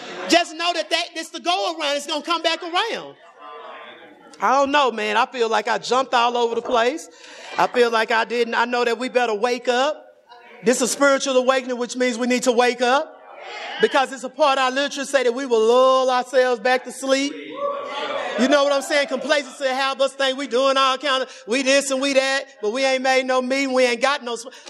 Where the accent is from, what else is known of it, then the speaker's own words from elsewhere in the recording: Lubbock, Texas, United States; You know, I'm from Lubbock. We went to church. We were PK kids, right?